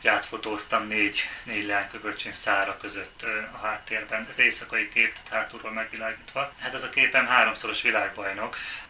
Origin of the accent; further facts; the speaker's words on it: Pilismarót, Pest, Hungary; Vidéken, Pilismaróton nőttem föl, ugye, ott folyik a Dunakanyar